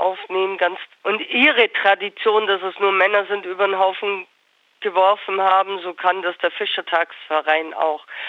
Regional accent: Memmingen, Bavaria, Germany; born there; Also ich als gebürtige Memmingerin werde davon ausgeschlossen.

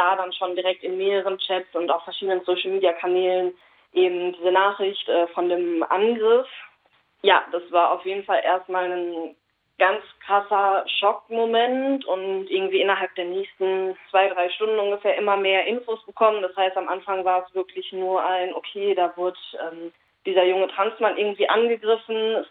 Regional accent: Münster, North Rhine-Westphalia, Germany; ich komme aus dem Ruhrpott, genau, aus Münster

